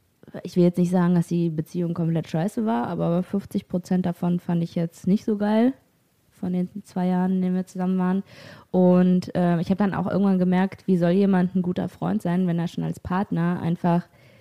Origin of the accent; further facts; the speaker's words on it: Germany; Keine Ahnung, ich komme aus Deutschland.